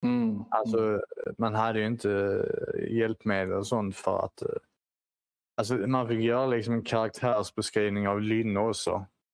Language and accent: Swedish; Sweden; Men man ska också komma ihåg att vi är svenskar, alltså vi har ju historiska belägg för det, har ett jävligt bra på att kriga.